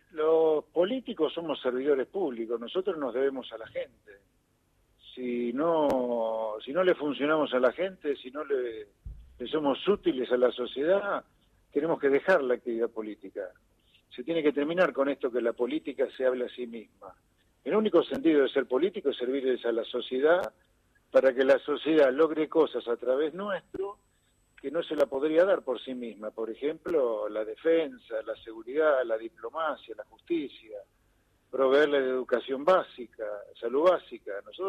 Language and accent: Spanish; Buenos Aires Province, Argentina; born there; soy bonaerense de nacimiento, vivo en la provincia de Buenos Aires, laburo en la provincia de Buenos Aires como entidad privada